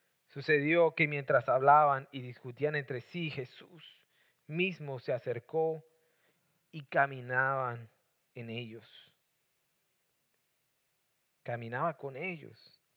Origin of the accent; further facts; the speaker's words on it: Tampico, Tamaulipas, Mexico; born there; yo también soy de Tampico. Y es ahí donde nací yo. Yo nací en la ciudad, ahí nada más nací, nada más, ya después me trajeron, pero nací en Tampico, Tamaulipas.